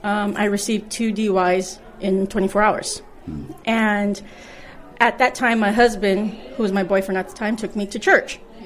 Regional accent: Oxnard, California, United States; now in Fresno, United States; I'm new to Fresno. I'm from Oxnard, Ventura County, and I moved here for my mother.

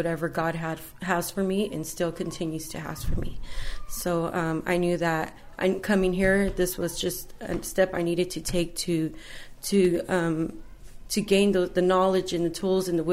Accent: Bakersfield, California, United States; moved away as an adult; now in Fresno, United States; I grew up in Bakersfield for the first 19 years of my life, and then I moved to Fresno in 2000. So, yeah, I've been here for 14 years.

